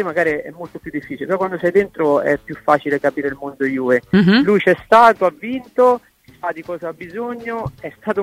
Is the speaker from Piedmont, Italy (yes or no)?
no; Carrara, Tuscany, Italy; perché comunque sono di Carrara e la gente ne parla soltanto che bene.